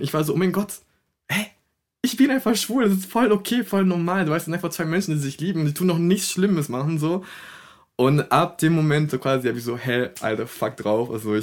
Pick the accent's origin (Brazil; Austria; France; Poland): Brazil; German is a second language; moved away; Weil in der Gesellschaft, wo ich aufgewachsen bin, in Brasilien, da waren die noch sehr, sehr, sehr konservativ und sehr katholisch geprägt auch.